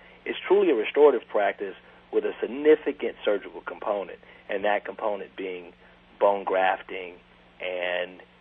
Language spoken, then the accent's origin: English; Georgia, United States; First of all, I'm from Georgia, and I went to college in Atlanta, but I got an opportunity to go to dental school in Los Angeles.